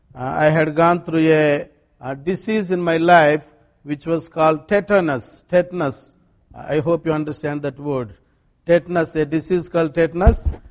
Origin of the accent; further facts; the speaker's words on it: India; English is a second language; my accent and my vocabulary are a little different. I love to stay in the Keystone village town. You don't call it village. We call it villages. Small towns are called villages in India.